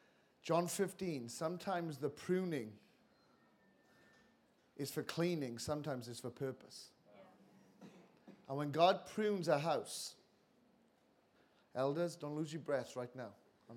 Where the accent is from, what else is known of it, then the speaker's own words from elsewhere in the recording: Wales, United Kingdom; accent: Welsh; You know I'm from Wales because of how I sound.